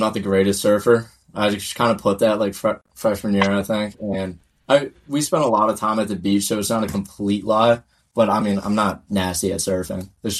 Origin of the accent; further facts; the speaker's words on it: Annapolis, Maryland, United States; growing up in Annapolis, that's about 45 minutes north from me.